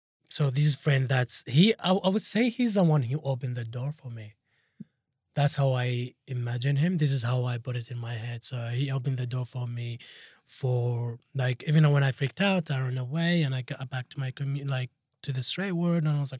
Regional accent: Iraq; I'm coming from Iraq, and we barely have these things. Like, in our country, you don't talk about your emotions.

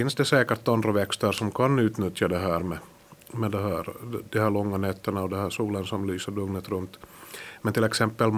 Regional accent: Pedersöre, Ostrobothnia, Finland; jag är från Pedersöre Purmo.

